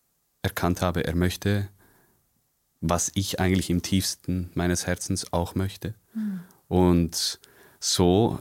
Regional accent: Lucerne, Switzerland; Also ich komme ursprünglich aus Luzern.

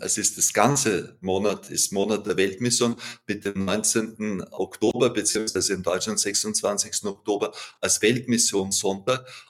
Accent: Wampersdorf, Lower Austria, Austria; bei uns in meinem Heimatdorf in Wampersdorf

